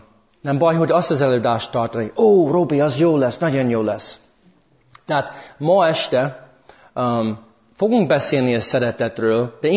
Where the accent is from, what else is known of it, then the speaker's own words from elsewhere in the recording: United States; now in Hungary; vannak sokan, akik nem ismernek engem, tehát eredetileg amerikai vagyok, jó? Amerikából jöttem, de most már több mint 10 éve lakok itt Magyarországon.